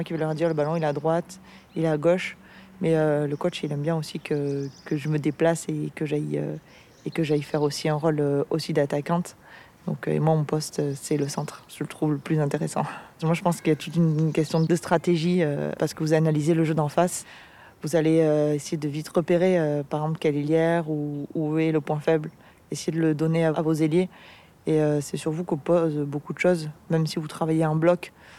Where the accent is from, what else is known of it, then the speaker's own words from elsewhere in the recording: Nouvelle-Aquitaine, France; j'ai 32 ans, je suis originaire des Pyrénées-Atlantiques.